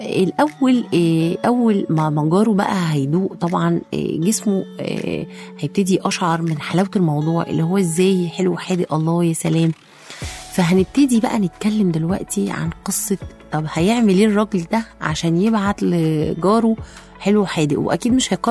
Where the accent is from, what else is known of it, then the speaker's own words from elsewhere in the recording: Egypt; احنا عارفين ان احنا كمصريين ناس اصيلة، ناس كده ولاد بلد